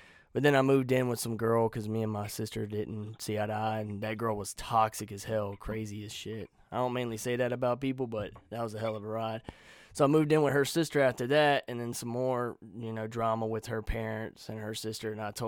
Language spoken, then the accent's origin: English; Rocky Mount, North Carolina, United States; also born or lived in Wilson; now in Elkton, United States; I'm from Wilson. I was born in Wilson, but raised in Rocky Mount.